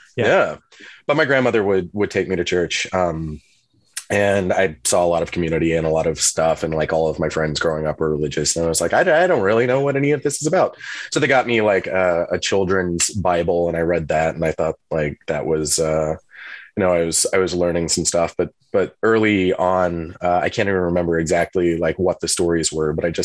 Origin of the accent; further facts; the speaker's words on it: Virginia, United States; now in Brooklyn, United States; I grew up in Virginia. Yeah. In kind of the peninsula area, like Newport News, Yorktown, Williamsburg.